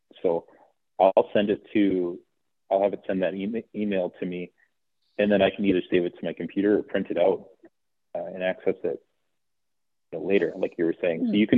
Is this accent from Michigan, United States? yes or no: no; North Dakota, United States; So I grew up in North Dakota, as I was saying, that the Bison football team is a really big popular thing in North Dakota.